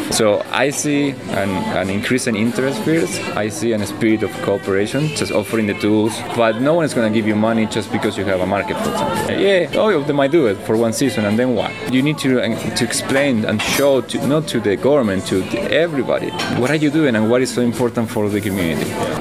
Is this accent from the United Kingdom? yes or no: no; Valparaiso, Valparaíso, Chile; English is a second language; My own hometown, I'm from Valparaiso, Chile.